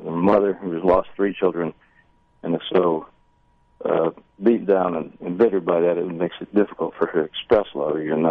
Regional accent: Meridian, Mississippi, United States; which is based on my hometown, Meridian.

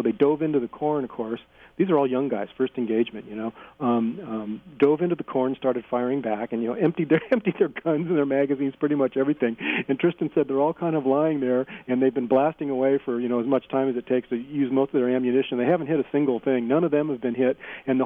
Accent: California, United States; now in Fallbrook, United States; Even though I grew up in Orange County, I'd never spent much time there until I was an adult.

